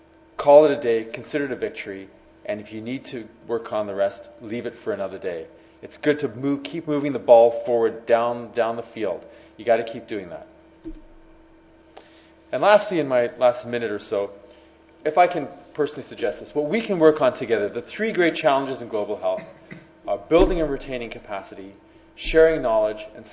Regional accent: Canada; I'm saying this as a Canadian.

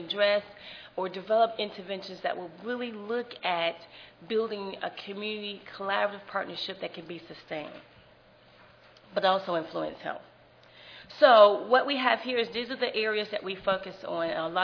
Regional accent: the South, United States; Because I'm from the South, and we talk very fast, so it's just going to be worse now because I've had hot chocolate.

